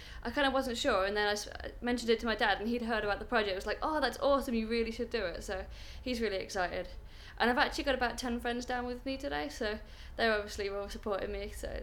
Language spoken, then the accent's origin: English; Kingswinford, West Midlands, United Kingdom; I'm from Kings Winford in the West Midlands. It's quite a little town, no one really knows it. I tend to say that I'm from Birmingham, but it's actually kind of sandwiched between Dudley and Stourbridge. It's kind of quite a suburban town